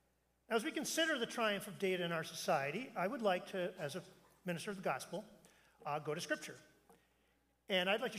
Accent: Canada; In hockey, which I grew up with in Canada

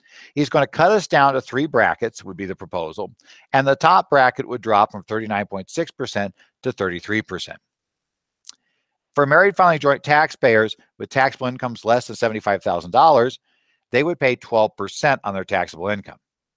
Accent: Arizona, United States; even after I said I'm from Arizona, well, that's okay.

